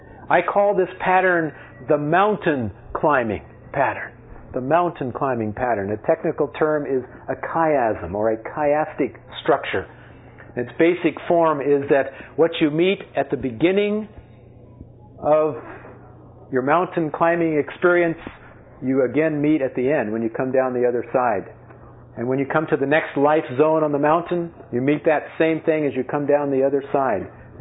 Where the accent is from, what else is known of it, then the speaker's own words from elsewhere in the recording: California, United States; I am a Californian who hailed from Southern California